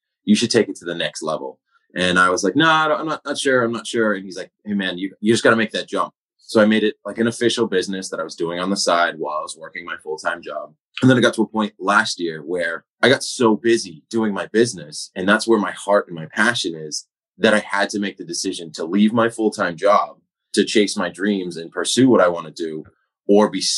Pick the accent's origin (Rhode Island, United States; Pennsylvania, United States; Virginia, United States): Rhode Island, United States; Woonsocket; So I grew up in Woonsocket, Rhode Island, okay.